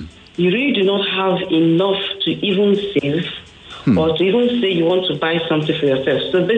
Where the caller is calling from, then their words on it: Ikeja, Lagos, Nigeria; calling from Ikeja.